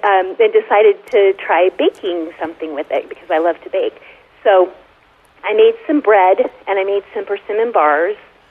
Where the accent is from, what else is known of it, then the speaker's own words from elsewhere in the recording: Missouri, United States; now in Durango, United States; So I grew up in Missouri, and my grandfather had a persimmon tree.